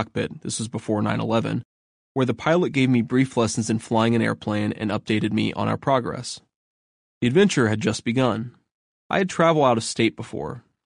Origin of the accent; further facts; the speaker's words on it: Kentucky, United States; now in California, United States; Everyone I met thought I sounded like I was from Kentucky. Of course, I kind of was from Kentucky, and I love that people thought I had a funny accent.